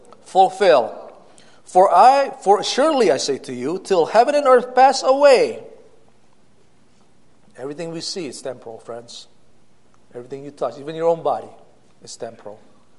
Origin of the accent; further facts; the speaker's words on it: Cortland, New York, United States; My wife's name is Leanne, Corey, and Caleb. I grew up in Cortland, New York. That's where I met my wife.